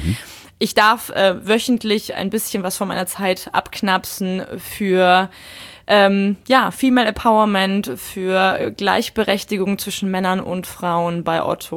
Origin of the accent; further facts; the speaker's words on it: Munich, Bavaria, Germany; ich bin ja gebürtige Münchnerin und dadurch natürlich auch mit der Nähe zu den Bergen aufgewachsen.